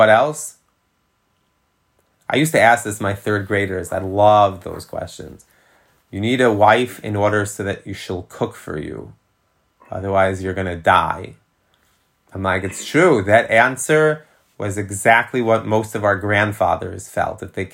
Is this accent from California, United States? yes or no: no; Jamaica Estates, New York, United States; I grew up in Jamaica States.